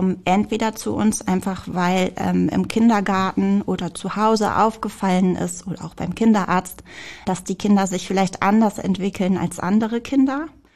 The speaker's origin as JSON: {"language": "German", "town": "Sande", "region": "Lower Saxony", "country": "Germany", "said": "ich komme ursprünglich aus Sande, Landkreis Friesland, und bin eigentlich über meinen Mann in den Landkreis Vechta gezogen und arbeite jetzt sehr gerne hier im Landkreis Cloppenburg."}